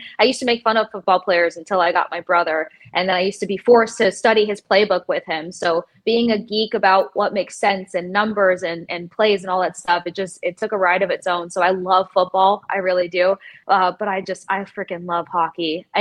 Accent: Tampa Bay, Florida, United States; I don't want to be discounted because I grew up in Tampa Bay. I mean, that's where I skated.

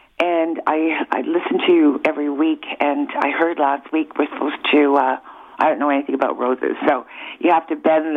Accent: Union, Ontario, Canada; I'm from Union, Ontario.

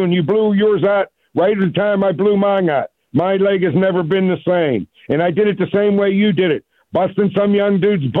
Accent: Pittsburgh, Pennsylvania, United States; In Pittsburgh, in the West End, in Elliott, PA.

